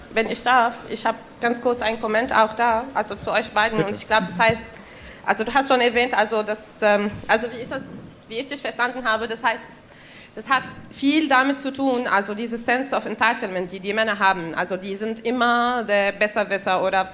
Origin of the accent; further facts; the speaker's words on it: Syria; moved away as an adult; now in Germany; also ich bin in Syrien aufgewachsen, ich habe da Jura studiert und bin in 2014 nach Deutschland umgezogen.